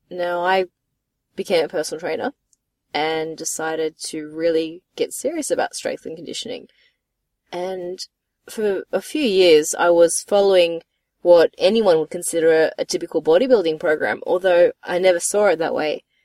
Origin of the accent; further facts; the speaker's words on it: Canberra, Australian Capital Territory, Australia; Now, I'm originally from Canberra, so most things, not everything, but most things were still legal there.